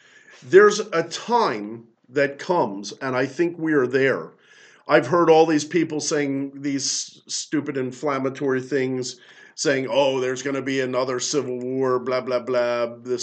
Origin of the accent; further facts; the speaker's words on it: Seattle, Washington, United States; I grew up in Seattle area, out in the woods, and I just didn't like that, and I like the hustle bustle of the city.